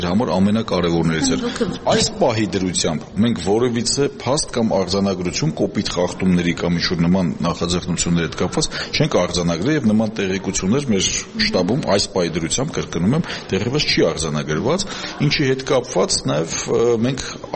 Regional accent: Yerevan, Armenia

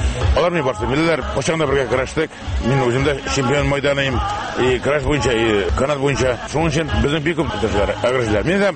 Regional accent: Agryz, Tatarstan, Russia; Мин татар кешесе. Мин татар малае. Мин туып үстем Әгерҗедә. Әгерҗедән инде армияга әгерҗегә кайттым.

